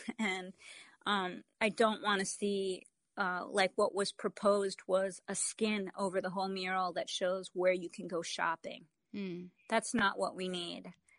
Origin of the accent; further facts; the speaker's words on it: New York City, New York, United States; I grew up in New York City.